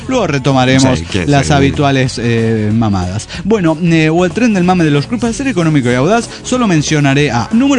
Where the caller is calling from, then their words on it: Buenos Aires, Argentina; de Buenos Aires, Argentina.